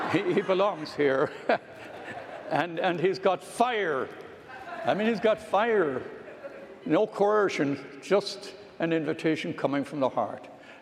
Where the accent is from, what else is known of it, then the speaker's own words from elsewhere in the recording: Ireland; In the town where I grew up in Ireland, there's a cathedral